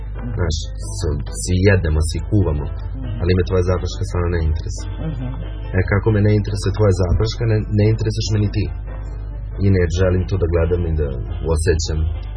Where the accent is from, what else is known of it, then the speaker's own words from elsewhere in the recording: Belošanac, Serbia; ja sam rođen u Belošancu i do četvrte godine sam živo u Belošancu. Posle toga smo se preselili u Stanovo, onda kod semafora u Zgradama. Tu sam živo 20 godina, pa sam se onda preselio u Erdoblje kod ambulante.